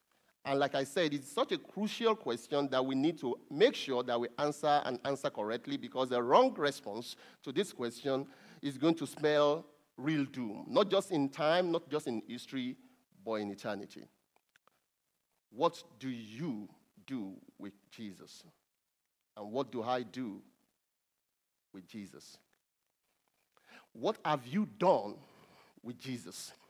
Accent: Nigeria; moved away as an adult; I've worked for a few years in my home country, Nigeria, and then I moved to another country.

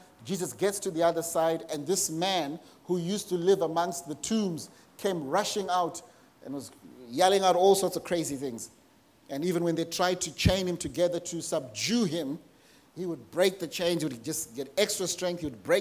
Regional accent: Zimbabwe; now in Australia; Growing up in Zimbabwe, I used to, you know, go to church with my grandparents.

